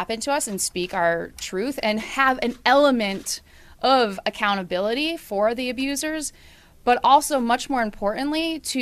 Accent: Saratoga Springs, New York, United States; I am a native New Yorker. I grew up in Saratoga Springs

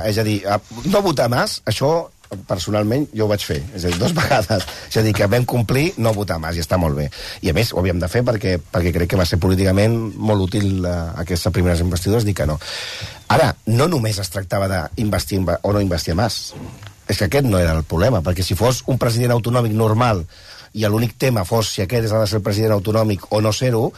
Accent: Catalonia, Spain; com sóc català i treballo aquí i visc aquí

